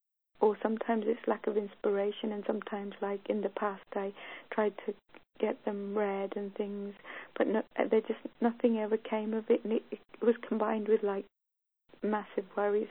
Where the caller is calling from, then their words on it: England, United Kingdom; I'm ringing from England